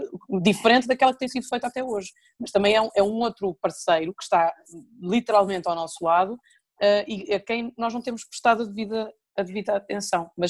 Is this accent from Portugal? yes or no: yes; Portugal; uma vergonha que me envergonha a mim enquanto portuguesa europeia e parlamentar europeia